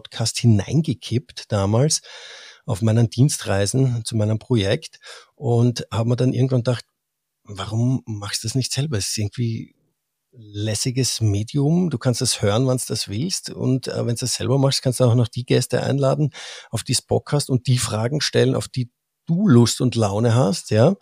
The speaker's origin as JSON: {"language": "German", "region": "Vienna", "country": "Austria", "tie": "born there", "said": "ich bin tatsächlich gebürtiger Wiener. Ich wurde in Wien geboren. Ich habe nur nie dort gelebt, immer nur außerhalb."}